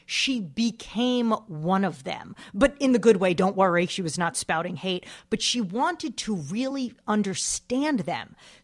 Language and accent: English; Parsippany, New Jersey, United States; I grew up in Parsippany, and all my friends from camp grew up in Teaneck.